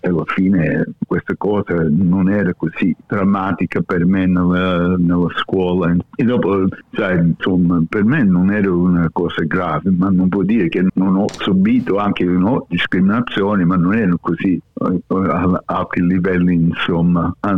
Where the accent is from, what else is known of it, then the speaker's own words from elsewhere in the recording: Sydney, New South Wales, Australia; Io sono cresciuto a Haberfield, no? A Sydney. E sono andato in piccole scuole cattoliche